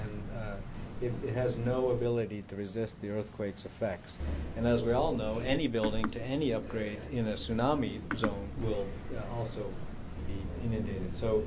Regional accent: Midwest, United States; so I grew up in the Midwest, no one would suggest to make the Midwest tornado-proof

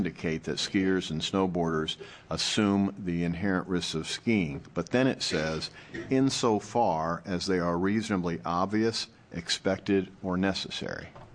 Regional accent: Bend, Oregon, United States; I'm an attorney from Bend, Oregon.

